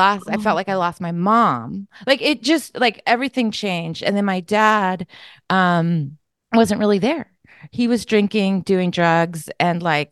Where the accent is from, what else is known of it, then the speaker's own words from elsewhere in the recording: California, United States; So, well, I'm from Northern California. I'm a NorCal girl, and about an hour north of San Francisco. I'm in the wine country. So, you know, there's like Napa Valley and there's Sonoma Valley, and I'm in Sonoma County.